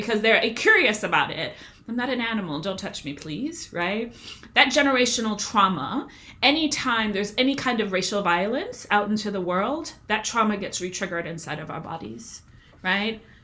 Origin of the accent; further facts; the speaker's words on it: Brooklyn, New York, United States; Now, I grew up in Brooklyn, New York, but I am Jamaican, right? So I am not, and I'm a first generation American. My whole family is Jamaican.